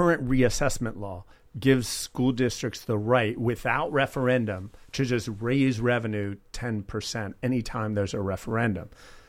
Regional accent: United States; I'm American. So USA First, they announced their roster the other day.

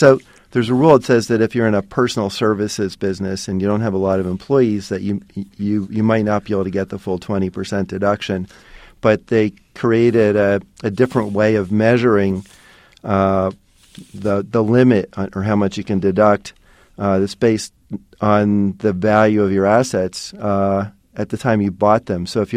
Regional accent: Philadelphia, Pennsylvania, United States; I said I grew up in Philadelphia. I went to Northeast High School.

